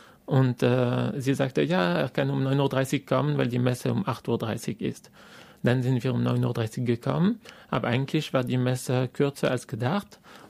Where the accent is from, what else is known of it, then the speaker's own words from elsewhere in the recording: France; now in Austria; also versuche ich als Franzose in Österreich zu haben